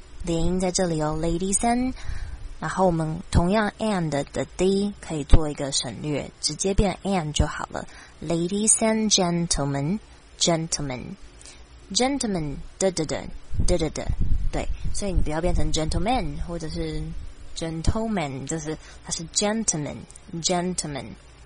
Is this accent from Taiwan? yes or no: yes; Taiwan; 因为这个是我们台湾人最常忽略的字